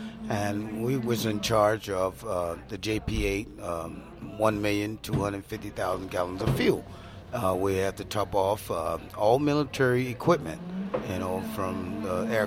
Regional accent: Waterloo, Iowa, United States; I'm originally from Waterloo, Iowa. I started in Waterloo.

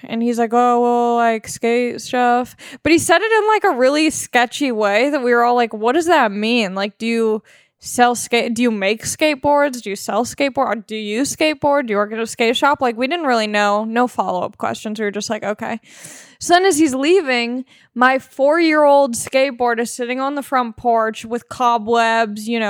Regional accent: Long Beach, California, United States; I'm from Long Beach, California. So you're like born on a longboard out there, you know?

